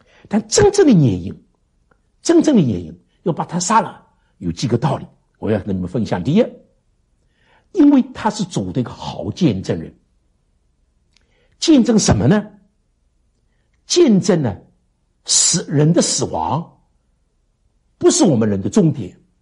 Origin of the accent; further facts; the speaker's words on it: Taiwan; 我是个中国人，我们在台湾哪有 one way system 啊